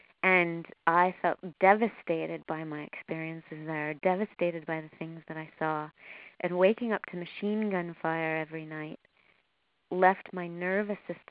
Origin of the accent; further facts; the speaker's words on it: Canada; accent: Canadian; My Canadian accent's popping out now that I'm still here in Nova Scotia